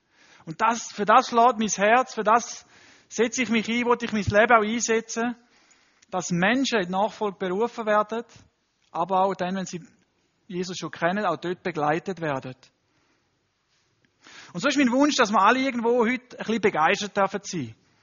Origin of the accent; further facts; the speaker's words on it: Panama; now in Switzerland; so ein bisschen meine Heimat zeigen. Und auch, übrigens, Panama ist nicht klein.